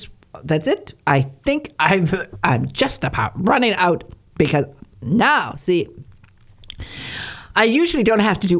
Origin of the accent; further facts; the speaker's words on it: Michigan, United States; I'm a Youper and I was born in the Northern Peninsula of Michigan.